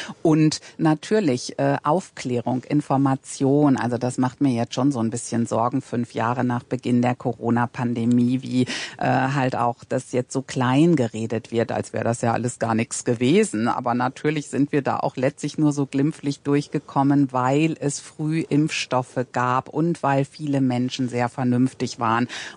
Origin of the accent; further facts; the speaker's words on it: Emden, Lower Saxony, Germany; Ich komme nun selber aus Emden in Ostfriesland und kenne wilde Stürme aus meiner Kindheit